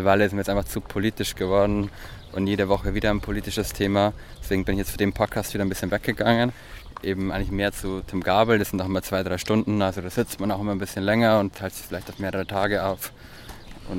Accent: Bavaria, Germany; Ich komme aus der Region der Oberpfalz

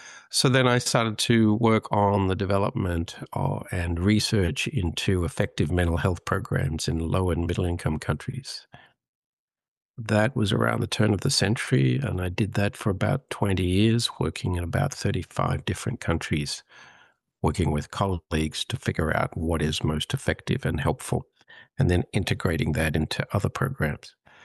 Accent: Australia; also born or lived in United Kingdom; So my background is I grew up in Australia. I qualified as a physician in Australia.

